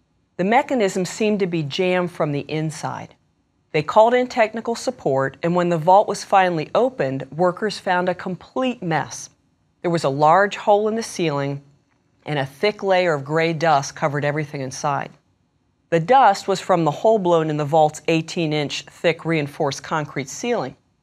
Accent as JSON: {"language": "English", "town": "Youngstown", "region": "Ohio", "country": "United States", "tie": "born or raised there", "said": "from Youngstown in my home state of Ohio"}